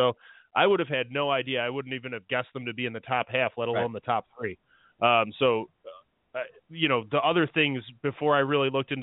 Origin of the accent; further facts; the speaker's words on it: Northeast, United States; now, I'm from the Northeast, and there was snow on the ground today.